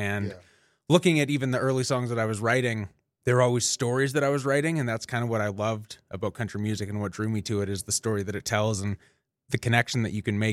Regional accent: Innisfail, Alberta, Canada; So growing up in a small town, I feel like you just do the small town things. Lots of rodeos, lots of river parties, lots of farm parties.

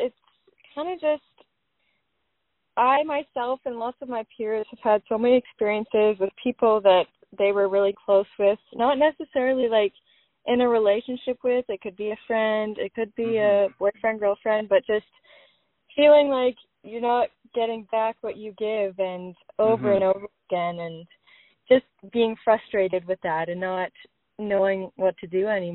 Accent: Carlisle, Saskatchewan, Canada; It's in my hometown of Carlisle, Saskatchewan, with the band.

